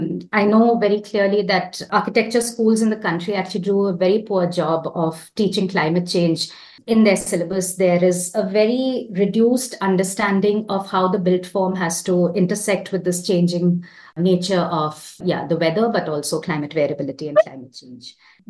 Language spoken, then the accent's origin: English; North India, India; Growing up in North India, I have experienced us drinking cooling drinks